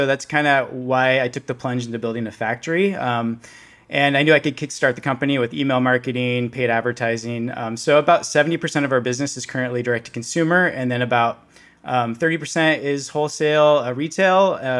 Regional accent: Oregon, United States; also born or lived in New York City; took a little bit of time to get away from New York City and back to Oregon, my hometown. And growing up in a small conservative farming community, I saw that a lot of things have changed in the environment.

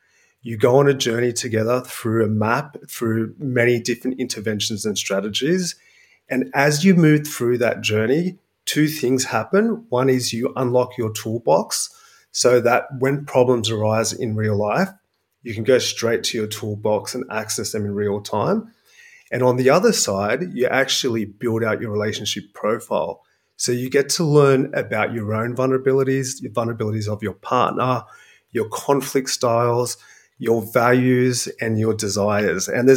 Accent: Sydney, New South Wales, Australia; I'm from Sydney, Australia, and I'm delighted to be here talking to you today.

